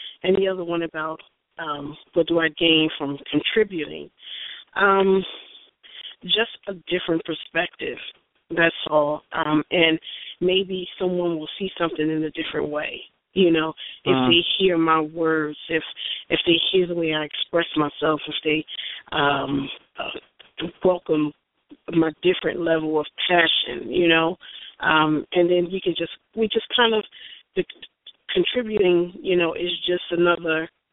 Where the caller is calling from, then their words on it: New Jersey, United States; calling from Jersey.